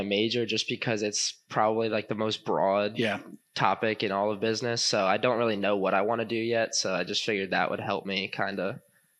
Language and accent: English; Easton, Pennsylvania, United States; I'm from Easton, Pennsylvania, which is around an hour and a half north of here.